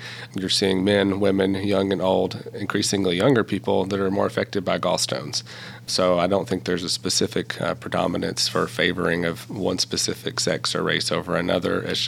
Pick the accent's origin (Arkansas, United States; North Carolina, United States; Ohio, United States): Arkansas, United States; I guess I'm beginning the end of my third year of being with Texas Tech, but I'm originally from South Arkansas.